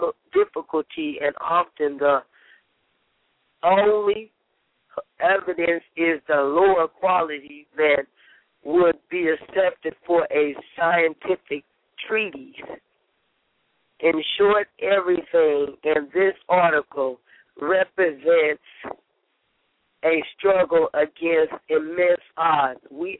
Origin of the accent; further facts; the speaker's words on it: Richmond, California, United States; I'm from Richmond, California